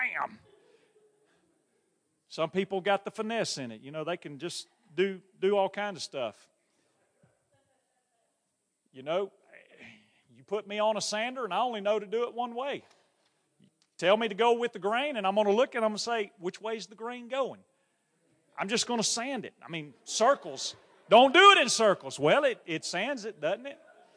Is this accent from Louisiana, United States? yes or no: yes; Louisiana, United States; I'm from Louisiana, but hunting wasn't my thing.